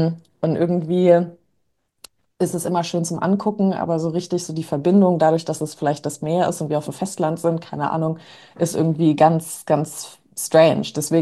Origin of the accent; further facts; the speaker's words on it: New York, United States; ich bin ja in New York aufgewachsen